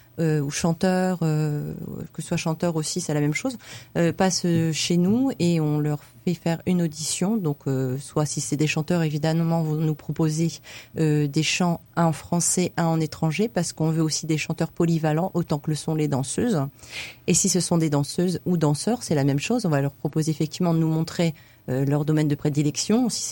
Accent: France; puisque je suis française, ça peut pas être bien.

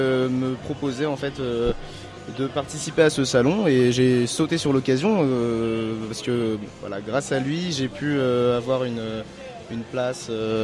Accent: Le Havre, Normandy, France; Et nous, on est originaire du Havre.

